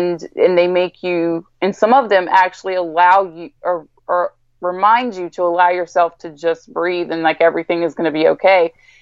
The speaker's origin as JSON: {"language": "English", "region": "Louisiana", "country": "United States", "said": "I'm from Louisiana, from the South in the States."}